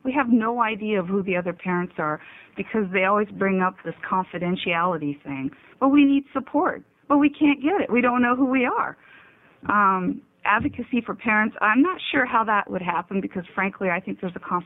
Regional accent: Corvallis, Oregon, United States; I'm from Corvallis, which is Benton County.

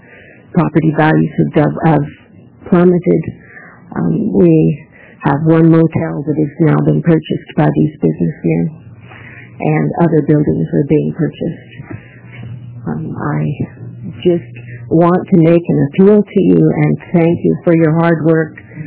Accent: Scappoose, Oregon, United States; I'm from Scappoose. I was raised in the NISA area.

